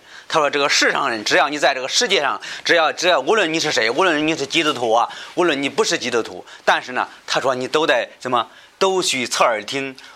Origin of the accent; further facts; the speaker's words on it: China; 这个尤其我们中国人，只要提到这个钱这方面